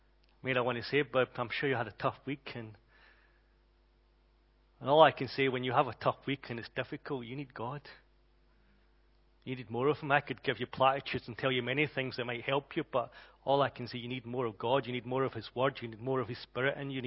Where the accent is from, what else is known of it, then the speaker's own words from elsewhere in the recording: Glasgow, Scotland, United Kingdom; accent: Glaswegian; I'm starting to get a bit deeper in my true Glaswegian accent. You'll see, I've made it higher over the years so the Sassenachs can understand me.